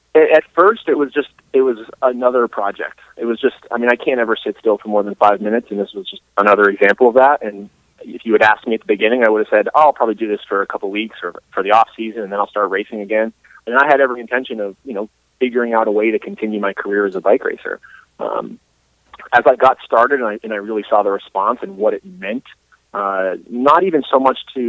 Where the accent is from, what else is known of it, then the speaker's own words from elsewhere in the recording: New England, United States; I was kind of sheltered from that to some extent growing up in New England.